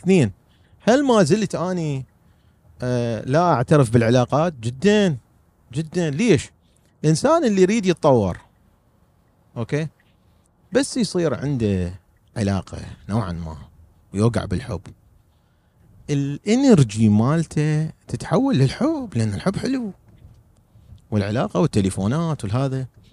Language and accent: Arabic; Iraq; ودمر بلدي العراق